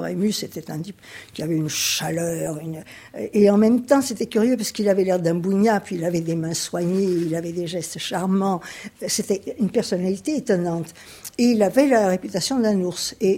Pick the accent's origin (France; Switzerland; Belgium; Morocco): Belgium; Brussels; Bruxelles, c'était ma ville, il ne faut pas oublier que je suis belge